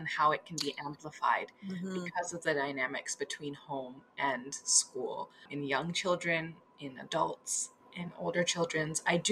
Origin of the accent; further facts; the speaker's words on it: Kingston, Ontario, Canada; And I am a Kingston native. I was born in Cataraqui.